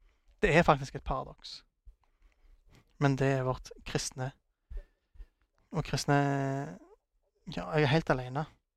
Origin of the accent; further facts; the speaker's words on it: Nigeria; now in Norway; Jeg er fra Nigeria.